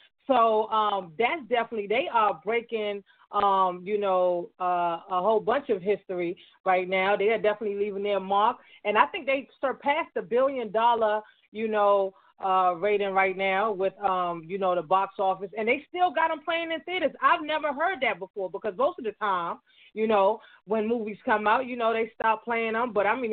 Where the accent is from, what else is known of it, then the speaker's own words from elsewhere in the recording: Nigeria; even though I'm not from South Africa, but I am Nigerian, though.